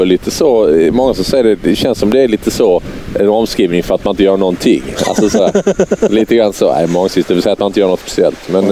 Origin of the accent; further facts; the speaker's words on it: Malmö, Skåne, Sweden; Jag är uppväxt i Malmö, ja. Slottsstaden i Malmö.